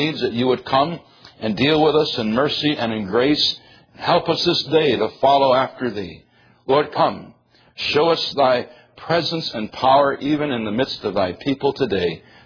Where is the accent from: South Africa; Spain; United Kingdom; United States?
United Kingdom; England; So I just say AI because I'm English and not Jewish.